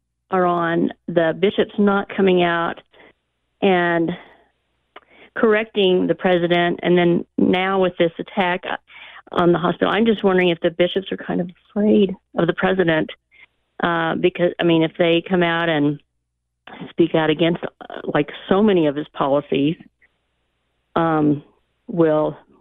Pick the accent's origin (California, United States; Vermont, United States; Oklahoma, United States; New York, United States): Oklahoma, United States; Tulsa; born there; now in Denver, United States; I was born in Tulsa, but I live in Denver now.